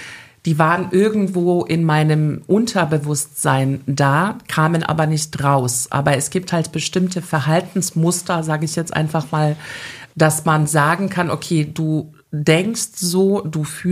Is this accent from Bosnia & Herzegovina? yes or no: yes; Bosnia & Herzegovina; Erstens komme ich selber aus Bosnien-Herzegowina, wie gesagt.